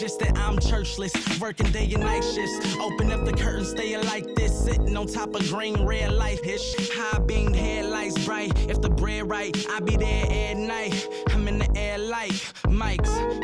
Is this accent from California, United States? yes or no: yes; San Francisco, California, United States; I hail from San Francisco, California